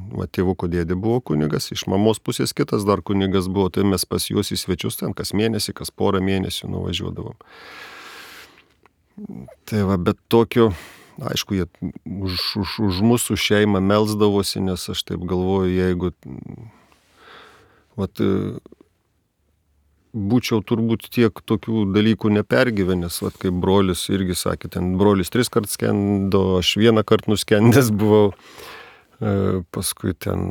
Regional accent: Plungė, Telšiai County, Lithuania; gimiau, užaugau Plungėje.

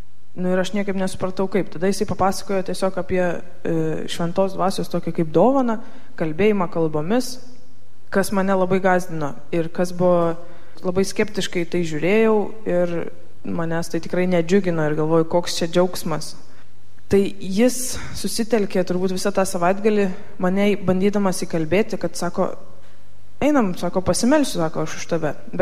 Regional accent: Jonava, Kaunas County, Lithuania; esu iš Jonavos

